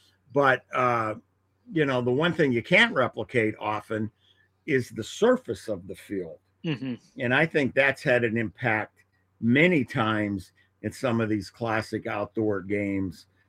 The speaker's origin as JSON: {"language": "English", "town": "Pittsburgh", "region": "Pennsylvania", "country": "United States", "tie": "born or raised there", "said": "I did some research because I grew up in Pittsburgh, open air stadium, Three Rivers"}